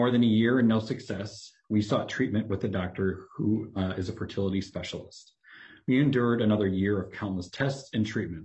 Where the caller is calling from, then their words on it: Mankato, Minnesota, United States; I'm here with my wife, Rachel. We're joining you from Mankato.